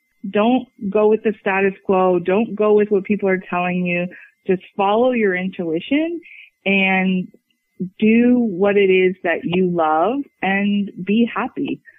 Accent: Norfolk County, Ontario, Canada; now in Delhi, Canada; I am originally from Norfolk, born and raised. Went away a little bit for school, but then came back to our roots here. And now we live in Delhi.

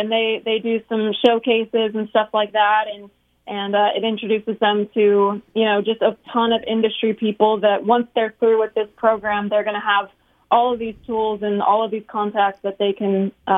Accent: Weyburn, Saskatchewan, Canada; is a song that I wrote about my hometown, Weyburn, Saskatchewan.

